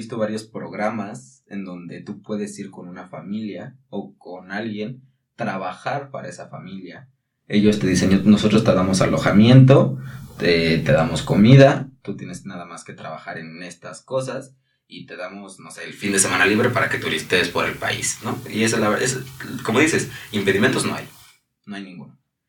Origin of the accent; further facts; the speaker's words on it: Mexico; son muchísimas personas que ponen el nombre de soy mexicano y hago las cosas bien